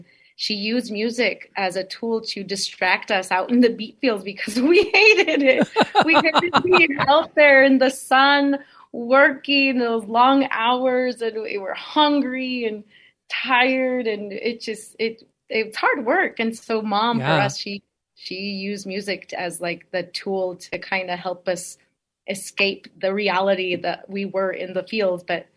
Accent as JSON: {"language": "English", "town": "Rupert", "region": "Idaho", "country": "United States", "tie": "born or raised there", "said": "I grew up, born and raised in Rupert, Idaho"}